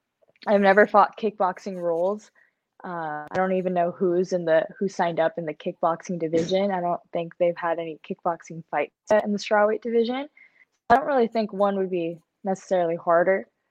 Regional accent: Los Angeles, California, United States; now in Redondo Beach, United States; I love it here in California, born and raised here. I'm pretty much live and was born in the South Bay of Los Angeles in SoCal.

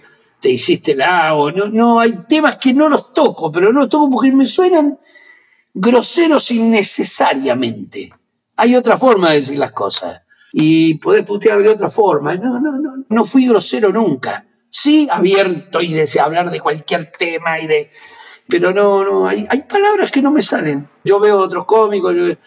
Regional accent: Argentina; yo iba a salir como cómico argentino que ya estaba trabajando y me iba muy bien

